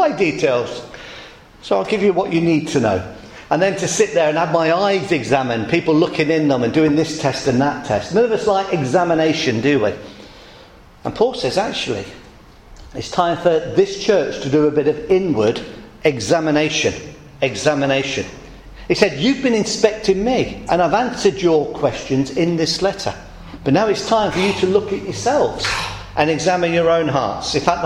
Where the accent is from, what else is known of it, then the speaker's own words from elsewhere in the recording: England, United Kingdom; born there; I thought, well, I was born in England, I must be a Christian.